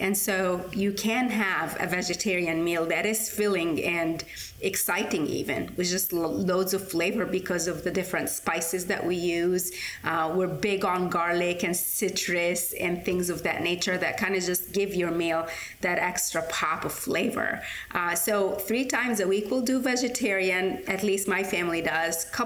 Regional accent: Egypt; And so I grew up in Egypt. And so we ate a lot of North African flavors

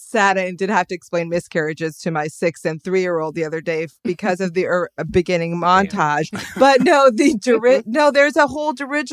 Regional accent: Los Angeles, California, United States; I'm on the east side. I grew up in Los Feliz

